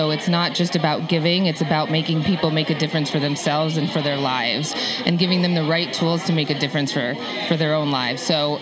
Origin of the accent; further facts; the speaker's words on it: Costa Rica; So I was born and raised in Costa Rica. I have American parents down there, but I've lived most of my life down there.